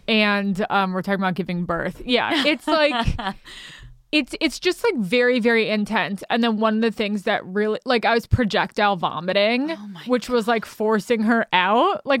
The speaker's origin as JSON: {"language": "English", "region": "New York", "country": "United States", "tie": "born or raised there", "said": "So I grew up, I'm from New York, so I grew up listening to 92.3 K-Rock."}